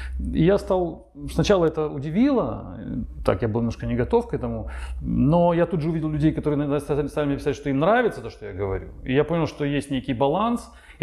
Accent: Ukraine; moved away as an adult; also born or lived in Moscow, Russia; В Украине родился, в Украине вырос. Из Украины уехал, когда мне было лет 23, наверное. И дальше стал по миру путешествовать. Там жил. В России жил. Уехал в Россию. Мне было 23 или 24, я в Россию переехал и пару лет прожил в России, в Москве.

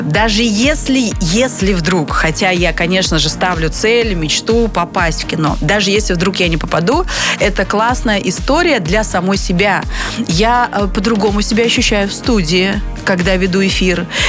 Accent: Khanty-Mansi Autonomous Okrug, Russia; Ну, естественно, я из Ханты-Мансийского округа.

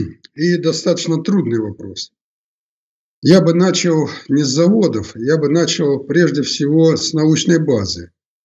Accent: Kaluga, Kaluga Oblast, Russia; Я родился в Калуге и с малых лет

